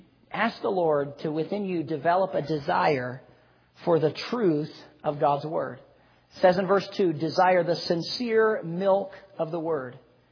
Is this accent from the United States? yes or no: yes; Minneapolis, Minnesota, United States; I grew up in Minneapolis under Pastor Monty's ministry, and grew up there and got saved at the park just outside of Minneapolis, Brooklyn Park, Minnesota.